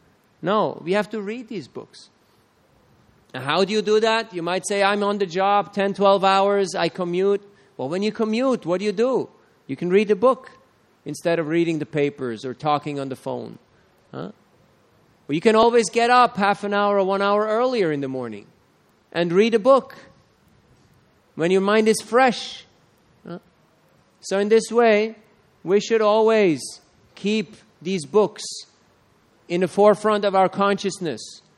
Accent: Switzerland; I come from Switzerland, from the mountains

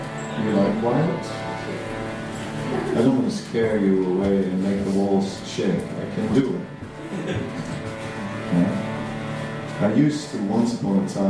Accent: Amsterdam, North Holland, Netherlands; Because I'm Dutch, I'm from Amsterdam, the Kennedy City.

